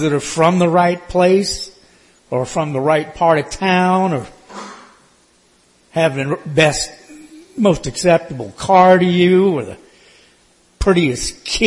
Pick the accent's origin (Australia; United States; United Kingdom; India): United States; the South; As a boy growing up in the South, the phrase I heard over and over again was